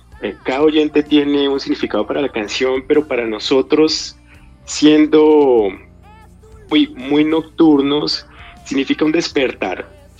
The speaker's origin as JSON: {"language": "Spanish", "country": "Colombia", "said": "Todos nosotros a la final somos colombianos"}